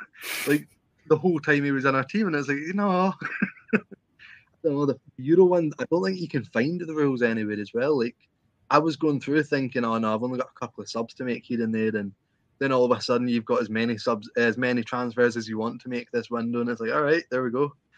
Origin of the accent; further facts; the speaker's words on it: Scotland, United Kingdom; But, I mean, I'm Scottish, so I'm not going to complain at all whatsoever.